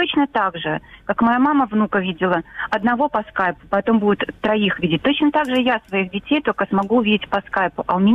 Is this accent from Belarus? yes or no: yes; Belarus; мы белорусы действительно очень мирные люди.